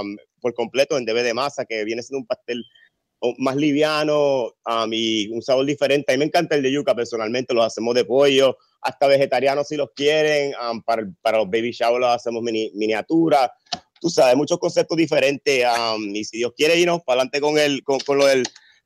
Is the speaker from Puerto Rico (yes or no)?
yes; Puerto Rico; me crié en Puerto Rico un buen tiempo y como que yo tengo muchas amistades puertorriqueñas y dominicanas.